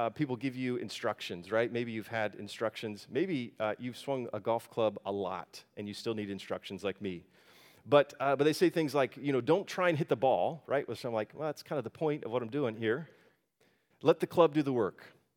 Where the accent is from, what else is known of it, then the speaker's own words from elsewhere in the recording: Florida, United States; Growing up in Florida, everybody learns to swim because there's water everywhere